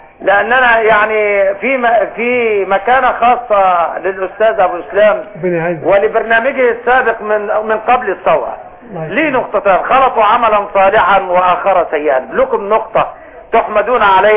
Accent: Mansoura, Dakahlia, Egypt; ونحن من المنصوره

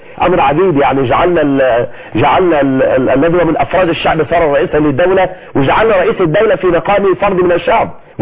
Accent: Egypt; على بلدنا مصر

